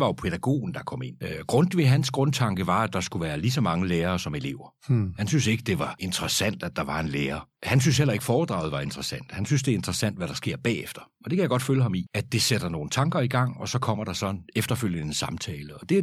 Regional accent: Karise, Zealand, Denmark; Jeg er født på Krogerup Højskole, flyttede fra Krogerup til Karise, hvor min far var freelancejournalist, og hvor jeg havde min spæde barndom, kan man sige.

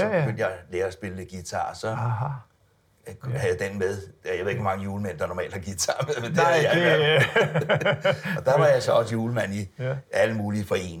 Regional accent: Sorgenfri, Capital Region of Denmark, Denmark; Jeg er faktisk vokset op i Sorgenfri.

